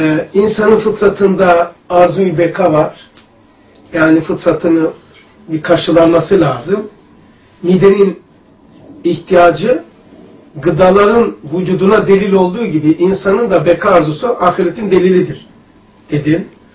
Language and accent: Turkish; Istanbul, Turkey; Şey, bu da ok meydan. Halıcıoğlu. Benim büyüdüğüm yer. Hasköy.